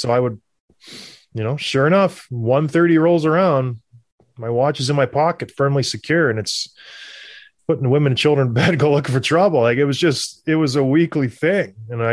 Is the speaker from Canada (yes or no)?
yes; Canada; that's just growing up in Canada.